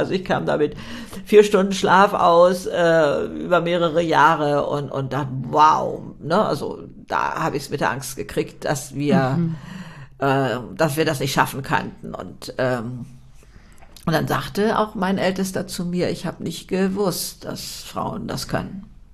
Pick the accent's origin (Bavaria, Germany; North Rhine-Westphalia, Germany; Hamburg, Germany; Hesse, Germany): Hamburg, Germany; als ich jetzt in Hamburg, meine Heimatstadt sozusagen, immer bekannter wurde.